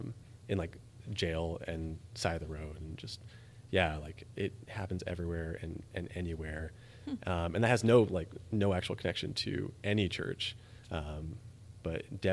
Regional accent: Atlanta, Georgia, United States; So I grew up in Atlanta and I loved the Atlanta Braves as a kid.

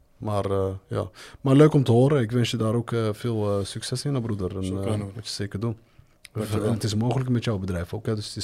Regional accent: Morocco; Ja, ik vind als Marokkaan zijn dat je er toch wel...

